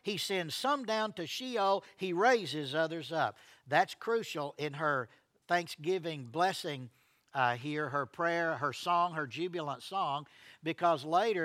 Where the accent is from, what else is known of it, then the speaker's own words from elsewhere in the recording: Rome, Georgia, United States; right outside of my hometown, Rome, Georgia, there's an actual place called Booger Hollow.